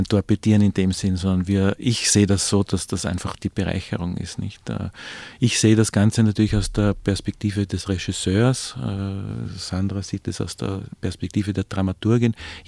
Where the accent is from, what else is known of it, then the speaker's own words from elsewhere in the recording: Vienna, Austria; als Wiener hat man auch mit diesen Österreich-Beschimpfungen schon seinen Spaß auch gehabt